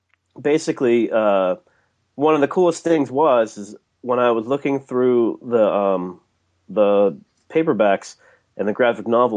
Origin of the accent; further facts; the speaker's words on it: United States; I grew up on the Eastern Shore